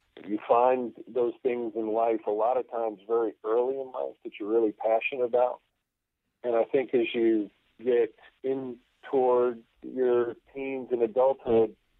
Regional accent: New York, United States; also born or lived in North Carolina; Well, you know, the thing is, I was raised in New York, mm-hmm. but I was actually born in North Carolina, along with just about my entire family.

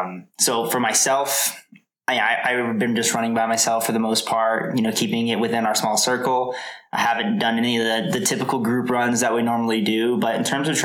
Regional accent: Denver, North Carolina, United States; also born or lived in Ithaca, New York; So I am from Ithaca, New York. I was born in Ithaca, New York. My parents were military, so we moved to North Carolina when I was very young.

